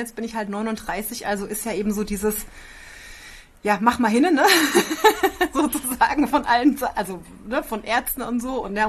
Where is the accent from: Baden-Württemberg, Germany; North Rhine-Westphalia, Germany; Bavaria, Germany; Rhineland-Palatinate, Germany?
Bavaria, Germany; Ich bin aus der Rhein-Main-Ecke, kann man sagen, Rhein-Main-Gebiet bei Aschaffenburg und bin jetzt 39, wohne seit einem guten halben Jahr hier mit Mann und unserem süßen Hund.